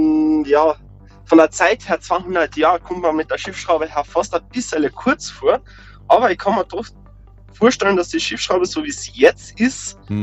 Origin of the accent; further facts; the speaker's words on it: Greifenburg, Carinthia, Austria; Ich bin ursprünglich aus Greifenburg. Momentan bin ich allerdings in Sillern bei der Arbeit.